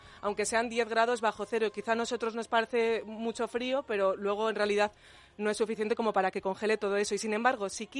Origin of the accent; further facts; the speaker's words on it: Adrados de Boñar, Castile and León, Spain; Somos de la montaña oriental leonesa, de Adrados de Boñar.